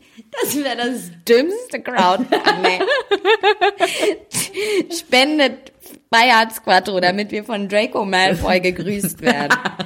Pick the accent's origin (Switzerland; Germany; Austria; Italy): Austria; ich komme halt aus Österreich.